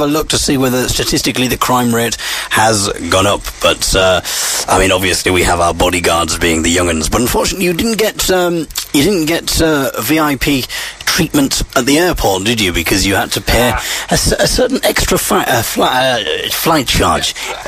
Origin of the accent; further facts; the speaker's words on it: Hartlepool, North East England, United Kingdom; well, I come from Hartlepool